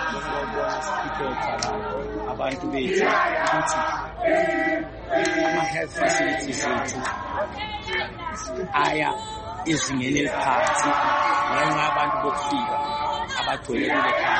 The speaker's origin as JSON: {"language": "English", "country": "South Africa", "said": "No, I'm a South African"}